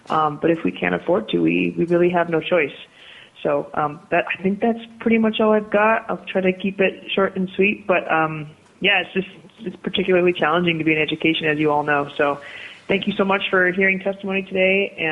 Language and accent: English; Dillingham, Alaska, United States; I was born and raised here in Alaska. I grew up in Dillingham.